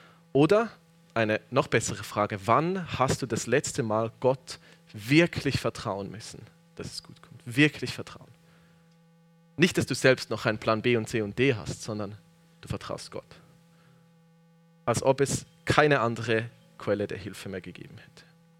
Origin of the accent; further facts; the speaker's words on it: Switzerland; Unserem Naturell im Westen, vielleicht auch ganz besonders als Schweizer, entspricht nicht unbedingt diese Art von Tapferkeit, etwas Mutiges zu wagen.